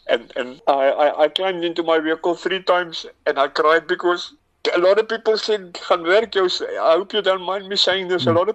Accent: Southend, East of England, United Kingdom; I grew up in Southend. My father was a sergeant major in the army

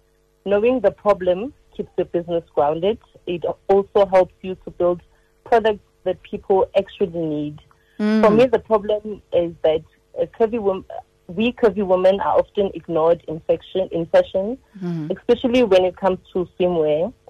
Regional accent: Soweto, Gauteng, South Africa; I am from Soweto.

